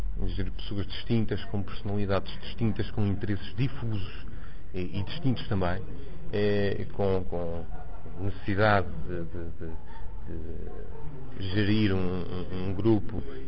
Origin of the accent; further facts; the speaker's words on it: Ponte de Lima, Viana do Castelo, Portugal; Venho de Ponte Lima, do distrito de Viana do Castelo.